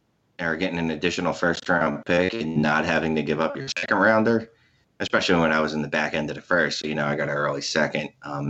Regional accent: United States; I'm an American. I have no idea about Europe.

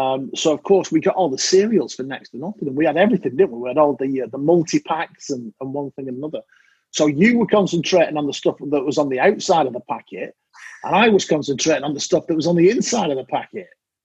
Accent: United Kingdom; I'm British.

